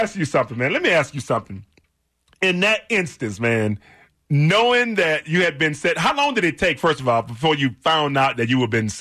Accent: Houston, Texas, United States; now in Colorado, United States; Yeah, and I'm from Houston, and if the weather was unagreeable in Miami, it certainly was the same way in Houston. But here in Colorado

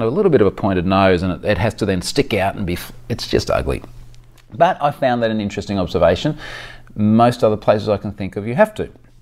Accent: Australia; it's a pain in the ass for me as an Aussie as well

